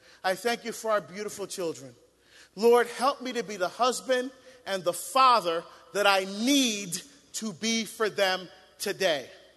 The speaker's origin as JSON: {"language": "English", "region": "New Jersey", "country": "United States", "lives_now": "Portland, United States", "said": "I'm from Jersey originally. I live in Portland, Oregon, right? But I'm from Jersey."}